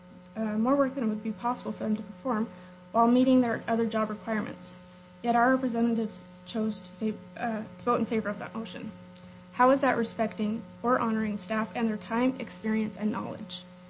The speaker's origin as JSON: {"language": "English", "town": "Petoskey", "region": "Michigan", "country": "United States", "said": "I'm from Petoskey."}